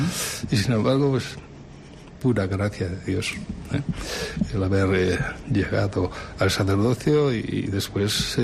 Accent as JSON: {"language": "Spanish", "town": "Burgo de Osma", "region": "Castile and León", "country": "Spain", "tie": "born or raised there", "said": "en la Catedral de Burgodesma, en mi pueblo, donde recibí el bautismo, la confirmación, donde hice monaguillo, donde crecí en la fe"}